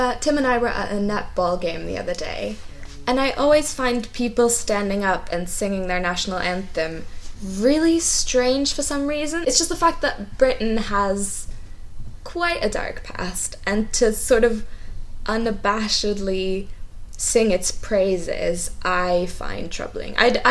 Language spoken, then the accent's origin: English; Germany; we're from Germany